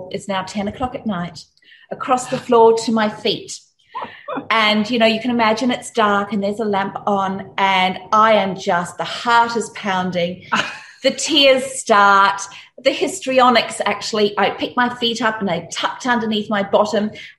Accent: South Africa; You know, growing up in South Africa, we had some pretty strict, you know, rules of what was the correct way to behave.

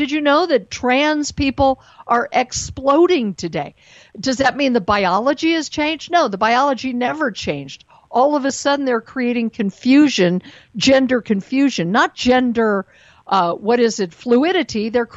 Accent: United States; I'm not just a Jew, I'm an American, I'm female, I'm an individual.

